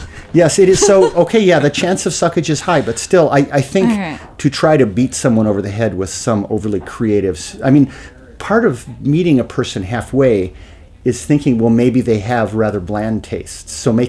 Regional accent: Midwest, United States; That's because I'm a Midwesterner.

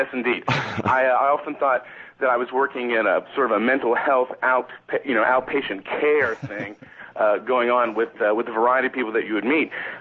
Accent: United States; positions that I, as an American, you know, never would have thought about taking or whatnot.

